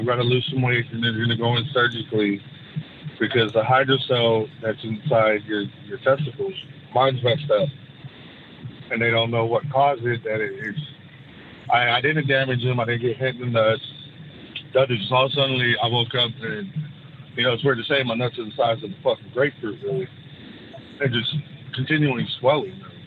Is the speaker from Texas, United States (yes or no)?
yes; Texas, United States; also born or lived in Wamego, Kansas; You know, I came from a small town in Texas. Actually, I was born in Kansas, Wamego, Kansas. And been living in Texas ever since I was like 1 year old.